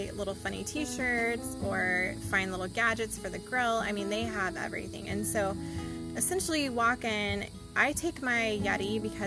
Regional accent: Austin, Texas, United States; being from Austin and growing up in Austin, I'm not a huge fan of Oklahoma

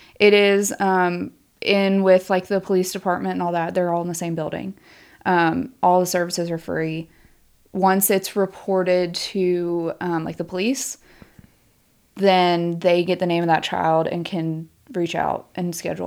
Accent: Virginia, United States; So I am from Virginia.

